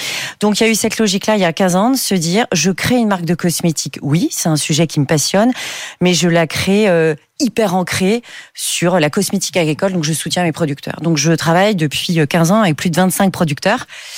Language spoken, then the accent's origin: French; Paris, Île-de-France, France; now in South of France, France; moi, du coup, je suis de Paris, mais je suis descendue vivre dans le Sud, qui est la première région fruitière de France